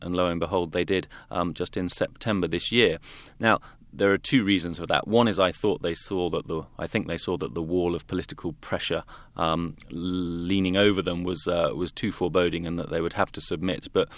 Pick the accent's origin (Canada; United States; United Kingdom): United Kingdom; And in my home country, the UK